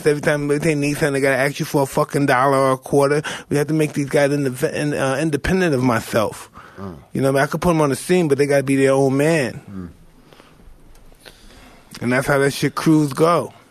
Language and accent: English; Brooklyn, New York, United States; We come from bad. I'm from Brownville. We're in the same shit. Brownville, East New York, same.